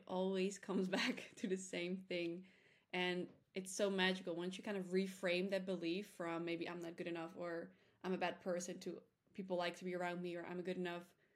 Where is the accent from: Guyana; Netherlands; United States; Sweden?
Netherlands; And as you said … from the Netherlands.